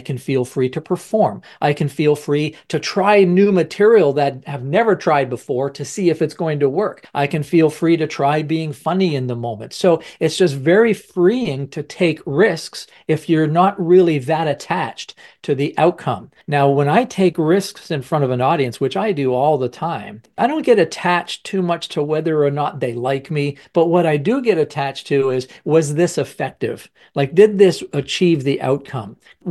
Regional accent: Canada; and now I'm from Canada and he's from Yazoo City, Mississippi.

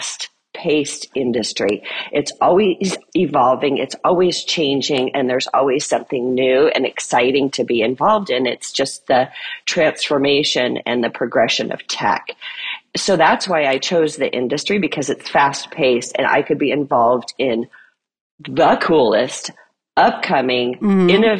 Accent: Illinois, United States; also born or lived in Chicago, Illinois / Minnesota; I'm a Midwest girl. I was born in Chicago. My family lived in Southern Illinois, then Minnesota.

